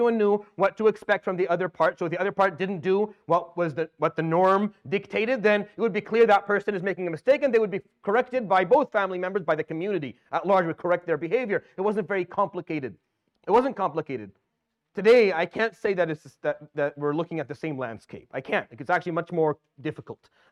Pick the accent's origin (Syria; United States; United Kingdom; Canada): Syria; moved away; I've seen stuff similar from where I used to live when I came from Syria.